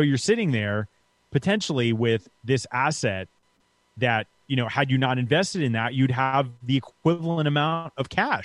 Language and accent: English; New York, United States; You know, I grew up in New York and I went to Florida to go to college.